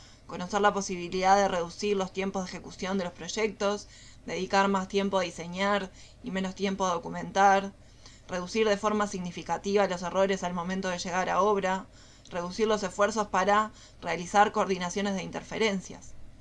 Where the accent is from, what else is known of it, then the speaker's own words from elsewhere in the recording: Uruguay; trabajé en una empresa constructora de Uruguay, de donde yo soy